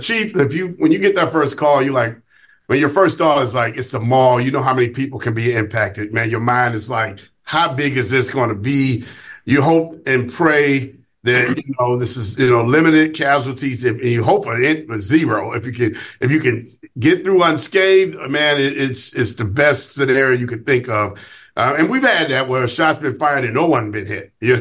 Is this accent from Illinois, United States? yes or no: yes; Chicago, Illinois, United States; times that we live in, especially in the city of Chicago. Every city's not like that. I get it. But my hometown is like that.